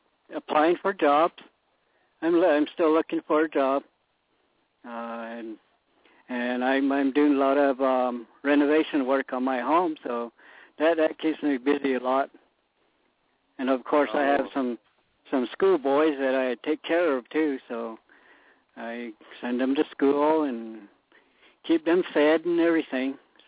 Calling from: Windrock, United States; I'm calling from Windrock.

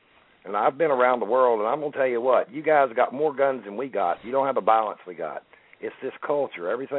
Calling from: North Carolina, United States; North Carolina.

